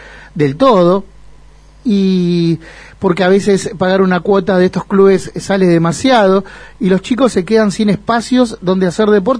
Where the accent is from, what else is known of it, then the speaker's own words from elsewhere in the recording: Buenos Aires, Argentina; now in Avellaneda, Argentina; yo vengo del barrio de La Boca, si bien hoy estoy viviendo en Avellaneda